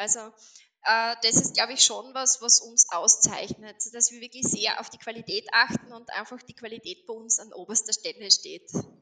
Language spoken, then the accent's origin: German; Austria; Douglasie ist bei uns auch jetzt nicht das Öl, das häufig, glaube ich, destilliert wird bei uns in Österreich.